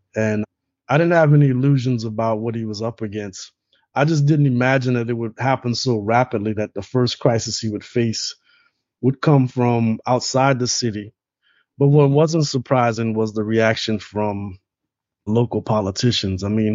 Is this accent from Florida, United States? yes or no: no; Louisiana, United States; And so, you know, I grew up in Louisiana. You can buy hard liquor from like a gas station, right?